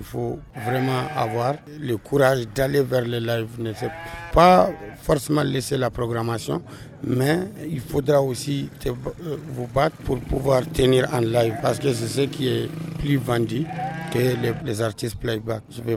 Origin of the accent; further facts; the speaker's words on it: Timbuktu, Tombouctou, Mali; Je suis de Tombouctou.